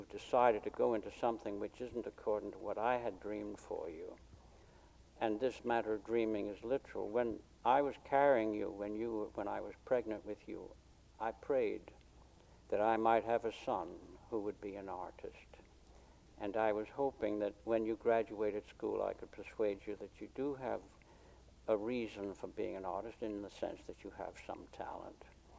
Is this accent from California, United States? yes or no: no; New York City, New York, United States; born there; I was born in Harlem at the time when the buildings, which are now slums, were still being built.